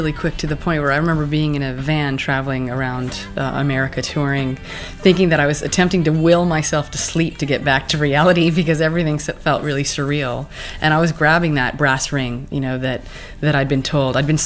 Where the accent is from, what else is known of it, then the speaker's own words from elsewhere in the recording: Canada; also born or lived in Germany; Being a Canadian, I lived in Germany as a child, and I travel a lot